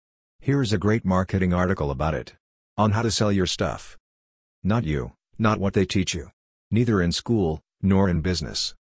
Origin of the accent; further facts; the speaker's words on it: Hungary; Well, I am from Hungary, I am dyslexic, and anything normal is hard for me.